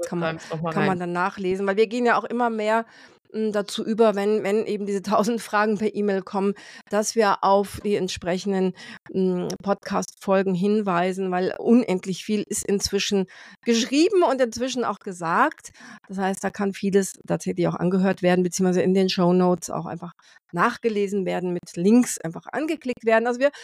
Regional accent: Brazil; Ich bin ja in Brasilien groß geworden

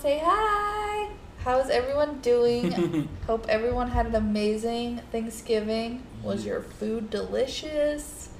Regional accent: Wyoming, United States; I mean, I mentioned last episode, I'm from Wyoming.

